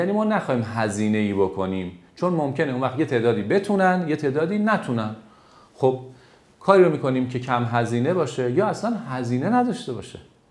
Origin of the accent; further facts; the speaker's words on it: Iran; حالا ما انجام ندیم چون ما ایرانی هستیم